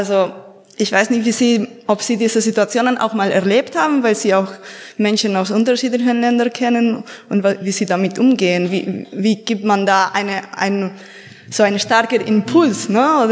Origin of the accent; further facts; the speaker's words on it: Spain; ich komme aus Spanien ursprünglich.